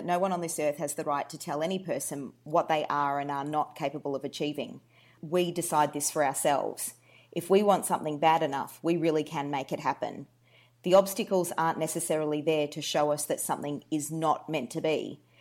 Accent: Melbourne, Victoria, Australia; first language Polish; English is a second language; But I was born and raised in Melbourne, though my first language was probably a combination of Polish mixed with some German and English.

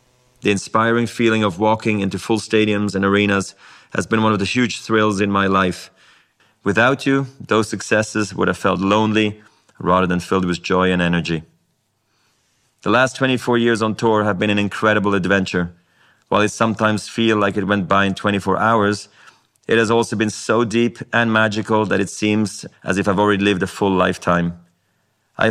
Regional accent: Basel, Basel-Stadt, Switzerland; English is a second language; I was a ball kid in my hometown of Basel.

